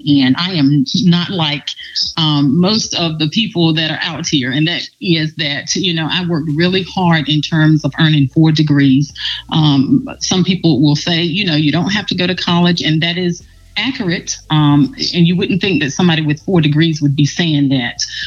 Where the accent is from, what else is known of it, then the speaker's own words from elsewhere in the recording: Milwaukee, North Carolina, United States; I grew up in Milwaukee, North Carolina, eastern part of North Carolina, very rural, also very humbling beginnings.